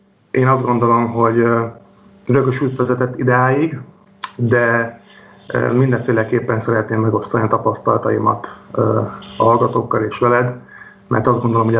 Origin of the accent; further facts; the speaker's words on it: Győr, Győr-Moson-Sopron, Hungary; Én amúgy győri vagyok